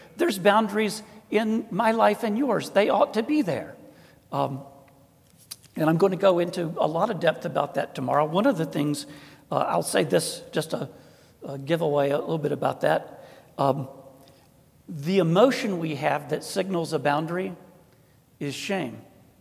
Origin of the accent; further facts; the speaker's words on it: England, United Kingdom; I'm an Englishman, you know.